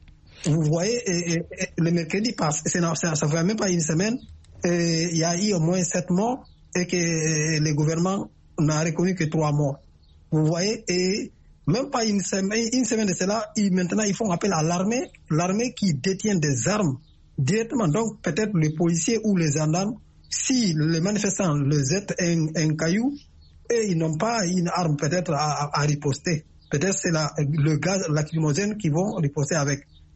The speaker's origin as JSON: {"language": "French", "country": "Guinea", "said": "La Guinée qu'on a crise est mon pays. Et mon pays d'origine."}